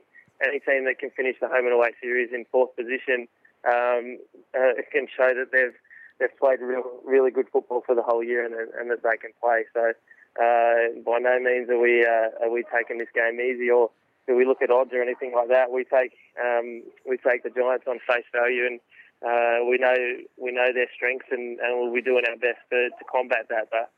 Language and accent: English; Sydney, New South Wales, Australia; Growing up in Sydney